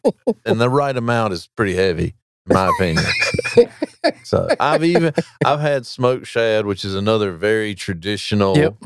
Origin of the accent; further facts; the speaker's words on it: Roanoke Rapids, North Carolina, United States; just growing up in Roanoke Rapids, you know, American shad fishing, 8 would be a great day for me.